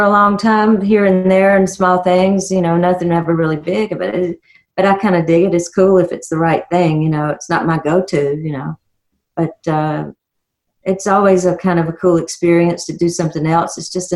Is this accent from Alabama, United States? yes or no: yes; Frankville, Alabama, United States; Well, I mean, I grew up in Frankville, Alabama, and there's nothing there. Absolutely nothing there but woods. And Blacktop Highway.